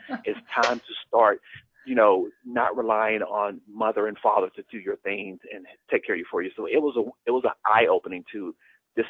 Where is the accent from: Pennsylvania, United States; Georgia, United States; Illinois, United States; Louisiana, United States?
Louisiana, United States; So I was born and raised in Louisiana, so a small city in southwest Louisiana.